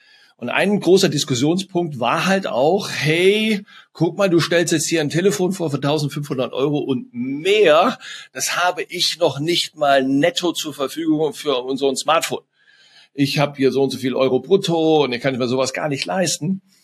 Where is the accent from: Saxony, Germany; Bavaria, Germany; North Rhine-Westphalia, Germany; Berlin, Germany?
North Rhine-Westphalia, Germany; Cologne; ich komme aus Köln